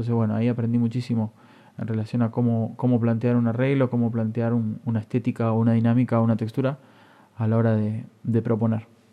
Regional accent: Buenos Aires, Argentina; moved away; por aquellos años donde yo me fui de Buenos Aires

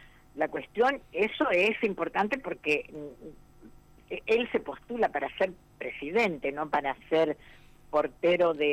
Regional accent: Argentina; nosotros como pueblo argentino

